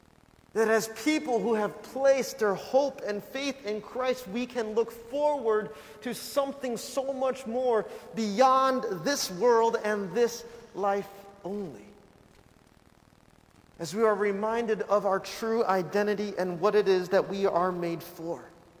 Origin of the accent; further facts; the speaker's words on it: California, United States; about my background, about how I grew up in California